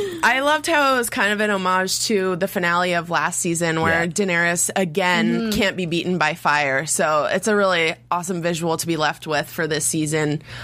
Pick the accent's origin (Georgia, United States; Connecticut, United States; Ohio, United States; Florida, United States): Florida, United States; Miami; I'm from Miami. That's so embarrassing. As someone from Miami, I'm appalled.